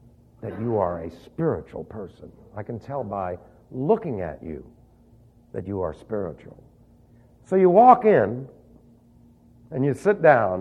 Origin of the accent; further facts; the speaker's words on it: New York City, New York, United States; I'm streetwise. I was raised in New York City.